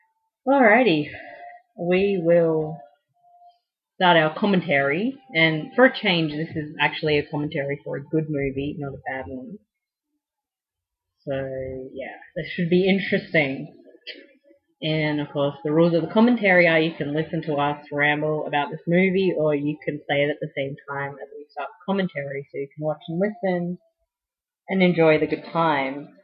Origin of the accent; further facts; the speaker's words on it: Australia; No, I'm Australian.